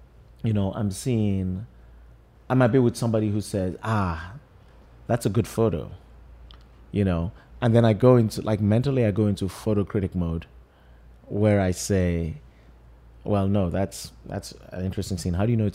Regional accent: Lagos, Nigeria; now in New York, United States; You know, I grew up in Lagos. I live in New York.

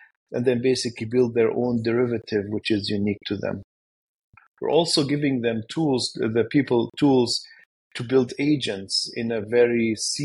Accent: Germany; English is a second language; being bilingual myself, so I have Syrian origins, was born and raised in Germany, so I speak German and Arabic fluently.

